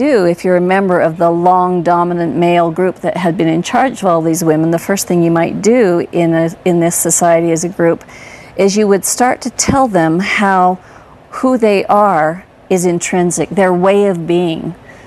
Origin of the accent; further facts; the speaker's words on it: Canada; because Canadians, by the way, study American history as well as Canadian history. So we know a fair amount